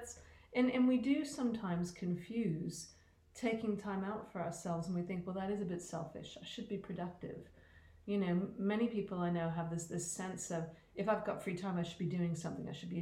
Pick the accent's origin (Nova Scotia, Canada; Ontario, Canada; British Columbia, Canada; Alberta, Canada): Nova Scotia, Canada; Halifax; coming from a relatively small part of the world. I mean, it's a city, not a town, but I'm from Halifax in Nova Scotia. And in my family, you know, we didn't have passports. No one had been to university.